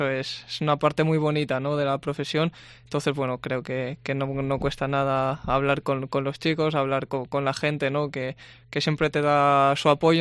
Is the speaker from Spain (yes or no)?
yes; La Seu d'Urgell, Catalonia, Spain; also born or lived in Lleida / Girona; yo nací en Lleida, ¿no? Entonces, bueno, a los dos años por ahí, sí. Ya sé que me fui a la Seu d'Urgell. Y nada, pasé ahí pues hasta 16 años